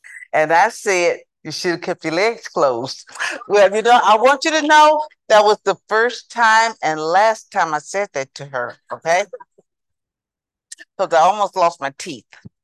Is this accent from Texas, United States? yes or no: yes; Houston, Texas, United States; accent: southern drawl; I'm a native Houstonian, as can you tell my southern drawl? I'm from Texas, the big state of Texas. I'm a native Houstonian. I was born in Houston, Texas, and I grew up in the projects called Fillfort.